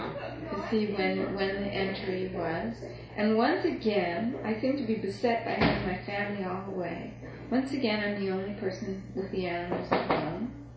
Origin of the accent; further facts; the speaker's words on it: Midwest, United States; I've also lived in, because I'm from the Midwest, I've lived through a couple of tornadoes